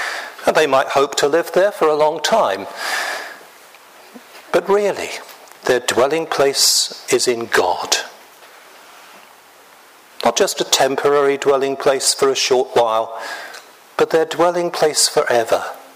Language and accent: English; London, United Kingdom; born there; I was born in the Salvation Army Hospital in Hackney in London, 6 p.m. on a Sunday evening, just in time for the evening service.